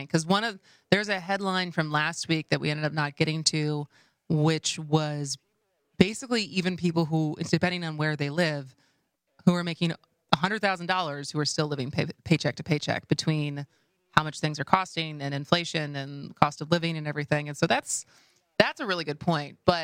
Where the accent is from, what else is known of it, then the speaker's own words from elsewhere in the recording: Madison, Wisconsin, United States; And our house growing up in Madison, our driveway was pretty steep and kind of curved.